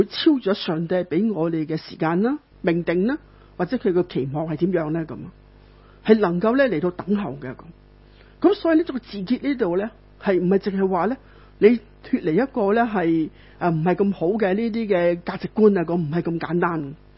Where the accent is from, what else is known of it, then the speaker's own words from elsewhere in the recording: China; 或者很多时候在我们中国人的教导里面